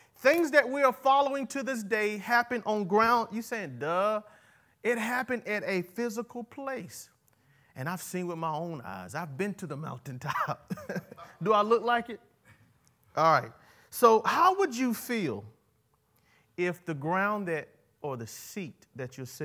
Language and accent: English; Fafar, South Carolina, United States; so I'm from Fafar, South Carolina, and it's hard for me to think outside of Fafar, South Carolina.